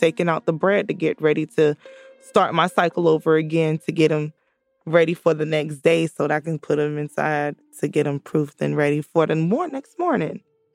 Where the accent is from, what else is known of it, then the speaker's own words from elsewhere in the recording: Jacksonville, Florida, United States; also born or lived in Fort Myers; I was born in Fort Myers, Florida. And then my mom moved me and my brother to Jacksonville, and I was a very young girl.